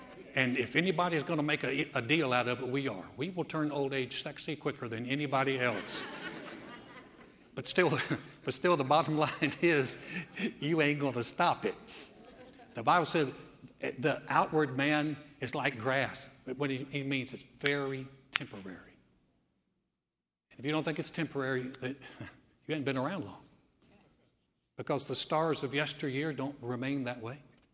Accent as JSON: {"language": "English", "region": "the South", "country": "United States", "tie": "born or raised there", "said": "I grew up in the South. My parents were both from Georgia, born in Alabama, raised in Georgia, very Southern."}